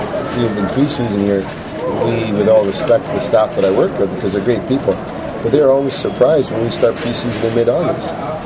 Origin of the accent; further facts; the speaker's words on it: Scotland, United Kingdom; I come from Europe. I come from Scotland.